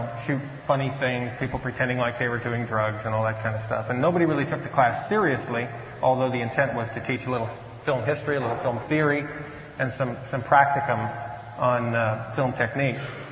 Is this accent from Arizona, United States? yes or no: yes; Phoenix, Arizona, United States; I'm from Phoenix, Arizona. Anybody from Phoenix? Okay. Oh, good. Paradise Valley High School, class of 1972.